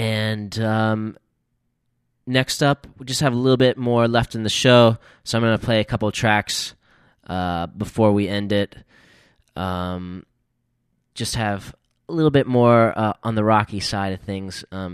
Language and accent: English; Baltimore, Maryland, United States; It's a group out of my hometown of Baltimore.